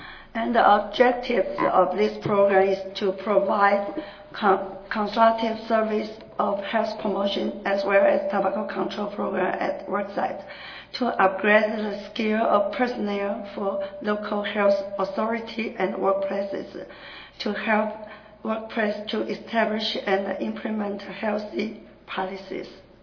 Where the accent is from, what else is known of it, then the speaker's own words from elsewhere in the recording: Taiwan; English is a second language; I come from Taiwan. First, I must apologize for my poor English.